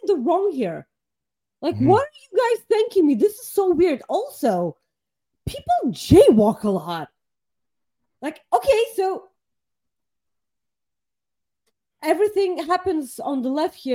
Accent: Bulgaria; now in England; I'm from Bulgaria. I'm from Bulgaria and I'm on the right, okay?

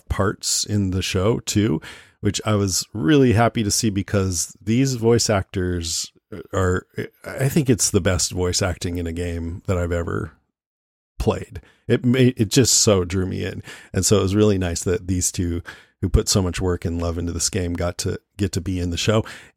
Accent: San Francisco, California, United States; They had a still picture and I'm like, oh, cool. My hometown.

